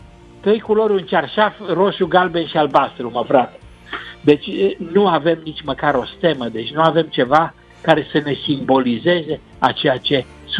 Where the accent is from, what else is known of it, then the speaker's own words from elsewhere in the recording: Romania; Eu ca român, când îl aud, mă ridic în picioare.